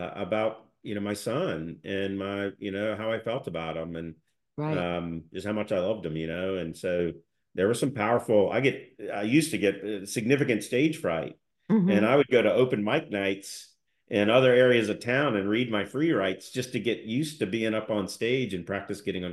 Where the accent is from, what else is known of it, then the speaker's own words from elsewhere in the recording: United States; I'm from the Southeast Coast and I live in the Midwest, and I felt like I'd kind of surrendered a dream of being on the water. And I'd grown up like Huck Finn with a motor on the Intercoastal Waterway